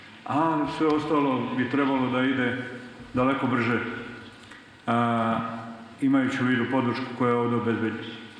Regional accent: Serbia; evo kao Srbin

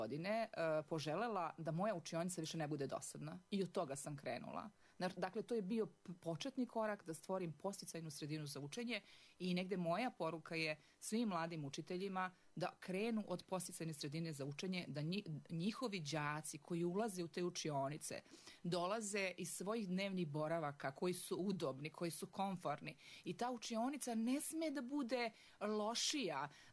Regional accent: Republika Srpska, Bosnia & Herzegovina; now in Banja Vrujci, Serbia; ja nisam sa tih prostora, ja sam tamo otišla 92. u onom ratnom vihoru, a inače potičem sa Ozrena, ja sam ona Ozrenka, što se kaže.

